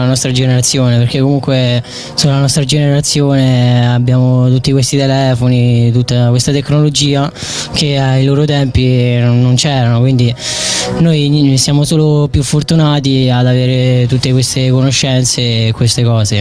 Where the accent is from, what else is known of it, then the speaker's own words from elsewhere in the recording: Rome, Lazio, Italy; Io sono di Roma, sono.